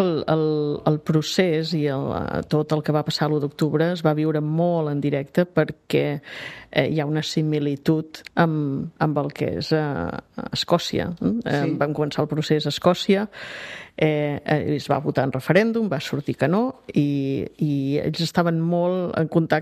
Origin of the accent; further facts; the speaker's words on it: Catalonia, Spain; em presento com a catalana i dic que no, jo no sóc espanyola, sóc catalana